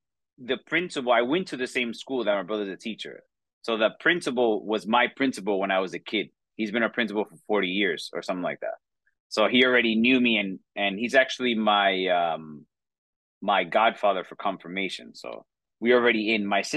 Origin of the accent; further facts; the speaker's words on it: New York City, New York, United States; from New York City, born and raised. My parents came from Dominican Republic in their early 20s.